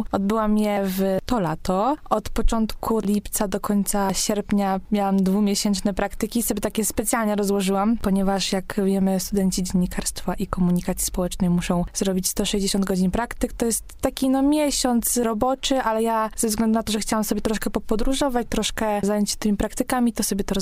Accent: Działdowo, Warmian-Masurian Voivodeship, Poland; Ja, ze względu na to, że pochodzę z Działdowa, to zajmowałam się właśnie tą częścią działdowską.

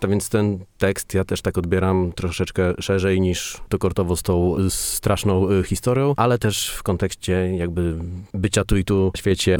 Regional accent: Olsztyn, Warmian-Masurian Voivodeship, Poland; Też jestem z Olsztyna od początku swego istnienia, a może i do samego końca.

